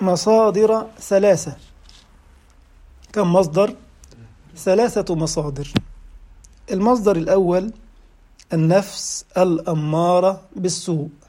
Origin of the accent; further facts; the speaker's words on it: Egypt; يعني أذكر أن أحدهم بعد محاضرة في بلدنا مصر